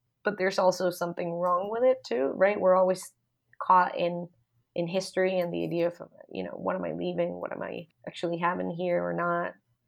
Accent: Costa Rica; most Central American countries, I'm from Costa Rica, when most Central American countries celebrate independence.

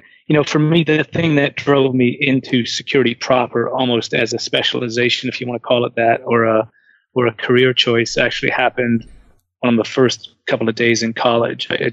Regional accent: New Zealand; I grew up in New Zealand on a sheep farm in an iron sand mining community

